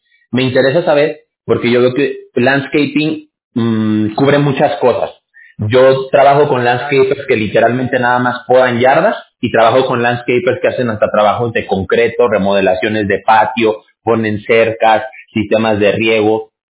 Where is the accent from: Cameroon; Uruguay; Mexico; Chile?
Mexico; Aguascalientes; Yo vivía en la capital, en Aguascalientes. No sé qué tanto ubique usted la ciudad de Aguascalientes y las colonias, pero yo me crié en Las Huertas.